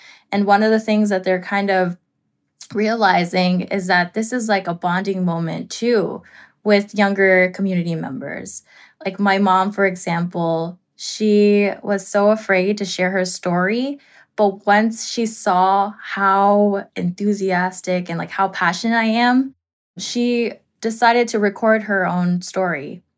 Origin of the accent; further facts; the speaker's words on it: United States; because I'm American and because I have the privileges of being an American